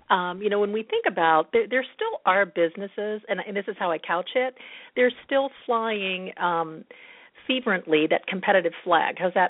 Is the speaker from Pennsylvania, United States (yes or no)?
yes; Pittsburgh, Pennsylvania, United States; we joke about we're both from Pittsburgh, but we didn't know each other then.